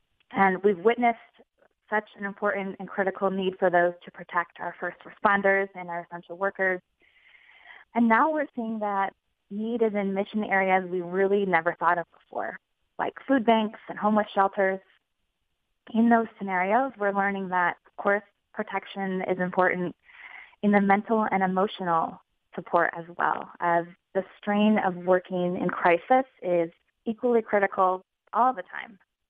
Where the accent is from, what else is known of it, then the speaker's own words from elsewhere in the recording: Michigan, United States; it's a pleasure to be here and be back in my home state of Michigan.